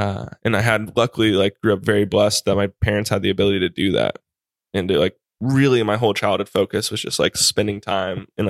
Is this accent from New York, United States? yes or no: no; Hawaii, United States; But growing up in Hawaii, like, all of my teachers were Japanese.